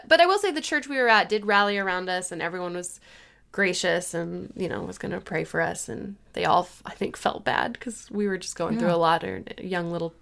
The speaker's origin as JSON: {"language": "English", "town": "Dallas", "region": "Texas", "country": "United States", "said": "And like, I'm originally from Dallas and I had told Beecher, when we were dating that I would never move to this place."}